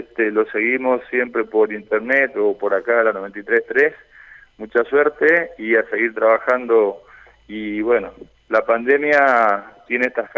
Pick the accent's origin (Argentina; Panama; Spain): Argentina; Todos sabemos cómo somos los argentinos